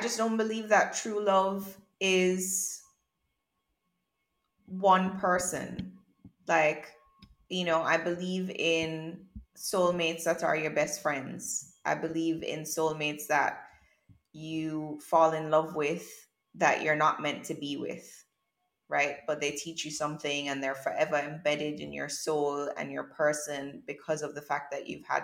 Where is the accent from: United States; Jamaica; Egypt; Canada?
Jamaica; And maybe that's as a result of growing up in Jamaica. Maybe it's because I didn't grow up in a white majority country.